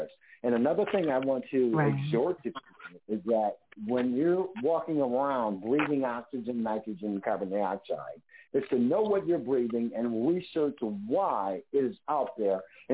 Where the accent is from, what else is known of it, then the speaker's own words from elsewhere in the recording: Grand Rapids, Michigan, United States; now in Detroit, United States; I'm in Detroit right now, but we're all from Grand Rapids, Michigan.